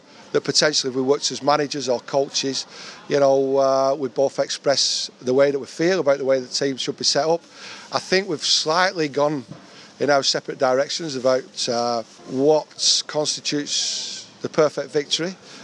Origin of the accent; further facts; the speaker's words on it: Bolton, North West England, United Kingdom; I'm from Bolton. I was Bolton born and bred.